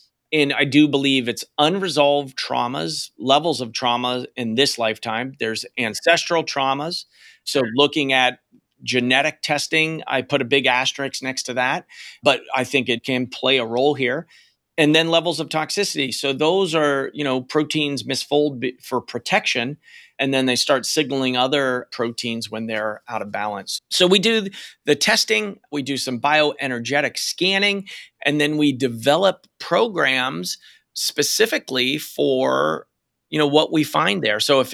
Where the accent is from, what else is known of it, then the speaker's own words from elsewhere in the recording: Pennsylvania, United States; And, you know, I'm from Western Pennsylvania, Andrea, and my mother was a dairy farmer, she grew up on the farm